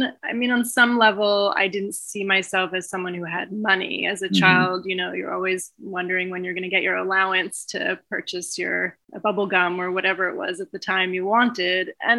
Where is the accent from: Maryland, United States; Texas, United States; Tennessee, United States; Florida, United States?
Maryland, United States; Baltimore; I grew up in Baltimore, Maryland.